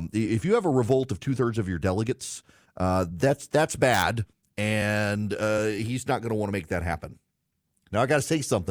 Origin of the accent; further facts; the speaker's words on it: United States; I have said it Tackit the entire time because I'm an American, and most Americans say Tackit.